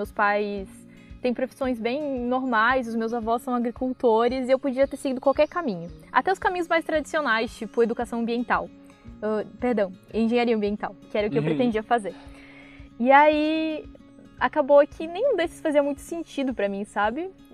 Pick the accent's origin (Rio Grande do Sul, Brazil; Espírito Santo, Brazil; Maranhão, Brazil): Rio Grande do Sul, Brazil; now in Bahia, Brazil; Não, na verdade eu sou gaúcha, na Serra Gaúcha eu nasci.